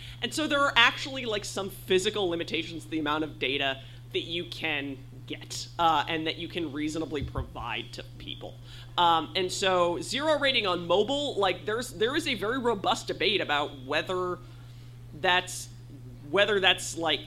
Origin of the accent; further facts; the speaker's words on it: New Jersey, United States; I've never lived in Texas, so I have no idea. I have an image I get from the news. I'm from New Jersey.